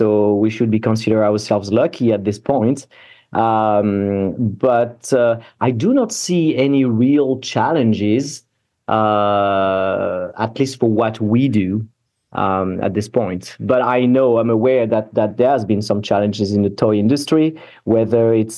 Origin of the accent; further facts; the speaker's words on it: Paris, Île-de-France, France; moved away as an adult; now in Vancouver, Canada; So I grew up in France, in Paris. And back in 2010, I decided to move. I landed in Vancouver, in the beautiful British Columbia.